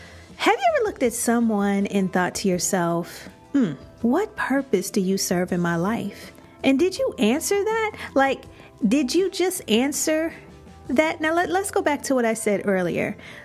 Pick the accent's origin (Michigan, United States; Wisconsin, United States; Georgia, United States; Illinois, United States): Illinois, United States; Chicago; also born or lived in Tampa; Chicago's my hometown, but Tampa's my second home.